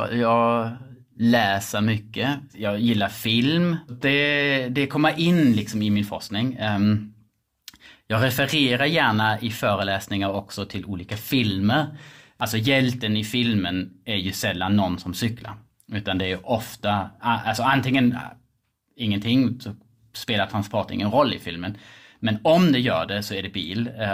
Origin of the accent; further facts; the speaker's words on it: Schleswig-Holstein, Germany; Swedish is a second language; moved away as an adult; now in Sweden; Jag kommer från Tyskland, från Gunnen. Så jag kommer från en liten by utanför Lübeck, så kommer från norra Tyskland. Så jag kom till Sverige 2002